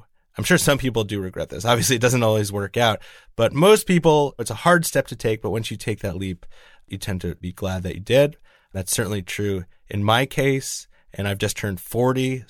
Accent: United States; And Hull's this place where being an American is unusual

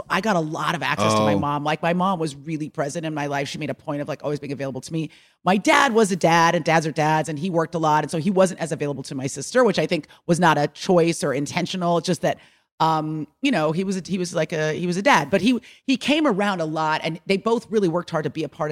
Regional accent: California, United States; Oh, I grew up in the Bay Area.

